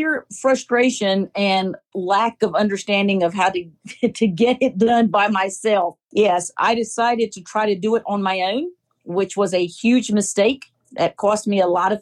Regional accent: Greenville, South Carolina, United States; I'm actually from Greenville, South Carolina. I am a Clemson grad.

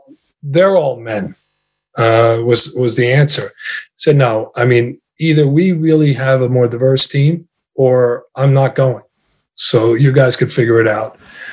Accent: Glen Cove, New York, United States; English is a second language; I grew up, frankly, learning the English language in schools, in the public schools. I grew up in Glen Cove on Long Island.

